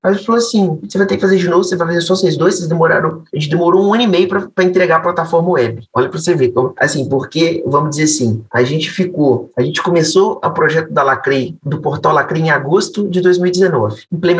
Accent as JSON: {"language": "Portuguese", "town": "Juiz de Fora", "region": "Minas Gerais", "country": "Brazil", "said": "eu sou de Juiz de Fora, em Minas Gerais, nunca fui em São Paulo"}